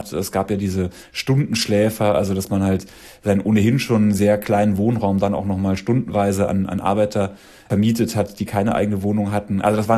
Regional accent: Dachau, Bavaria, Germany; also born or lived in Munich; Ich komme ja aus Dachau und ich habe in München gewohnt und bin 2003, nee, 2005 von dort weggezogen.

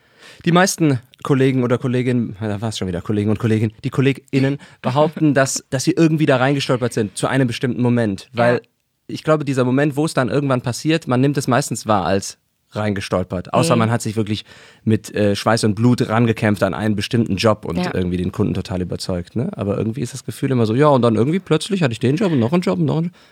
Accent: Cologne, North Rhine-Westphalia, Germany; Das tut mir als Kölner natürlich...

